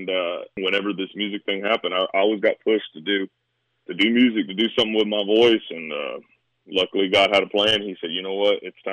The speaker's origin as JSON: {"language": "English", "town": "Irving", "region": "Texas", "country": "United States", "tie": "born or raised there", "said": "My hometown is Irving, Texas."}